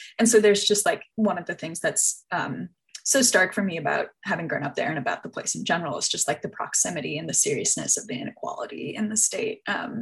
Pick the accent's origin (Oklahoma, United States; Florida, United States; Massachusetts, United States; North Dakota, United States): Florida, United States; I grew up in Southeast Coast Florida, very similar feeling.